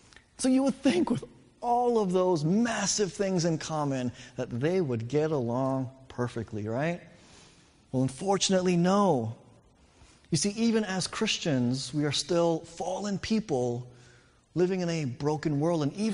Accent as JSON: {"language": "English", "region": "New York", "country": "United States", "tie": "born or raised there", "said": "By that point, you know, English became my primary language. Growing up in New York most of my life, I dressed like a New Yorker. You know, I acted and talked like a New Yorker, right?"}